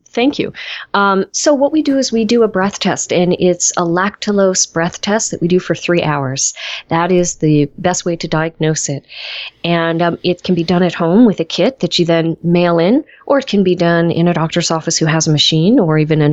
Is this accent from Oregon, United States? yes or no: yes; Portland, Oregon, United States; we have a lot of my hometown, I'm from Portland, Oregon, colleagues